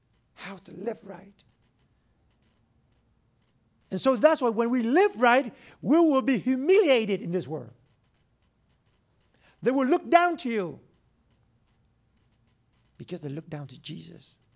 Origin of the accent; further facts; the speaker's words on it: Vietnam; English is a second language; now in United States; Sadly to say, I'm come from Vietnam. And some of you may be born here.